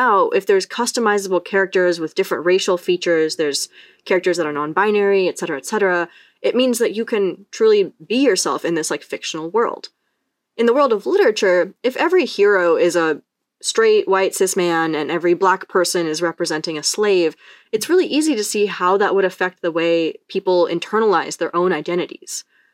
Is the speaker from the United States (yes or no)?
no; India; So I'm Indian. I like reading fantasy that features mythology from the Indian subcontinent.